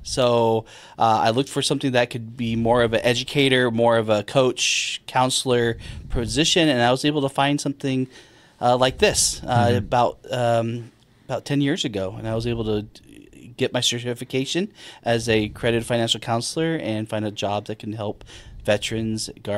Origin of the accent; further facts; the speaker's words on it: Las Vegas, Nevada, United States; I grew up in Las Vegas, Nevada